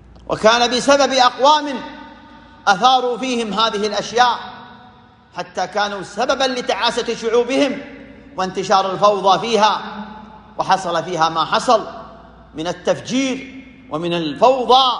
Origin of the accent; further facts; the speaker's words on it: Saudi Arabia; وعلى هذا قامت بلادنا المملكة العربية السعودية